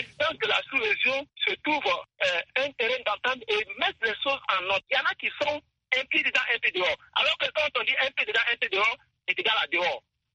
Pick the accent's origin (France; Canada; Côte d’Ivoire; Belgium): Côte d’Ivoire; Je suis un Ivoirien, je sais de quoi je suis en train de vous parler.